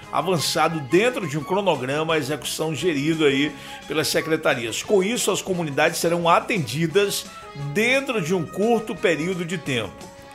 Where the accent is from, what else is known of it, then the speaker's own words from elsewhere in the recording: Salvador, Bahia, Brazil; Esse é o som de Salvador, eu sou de Salvador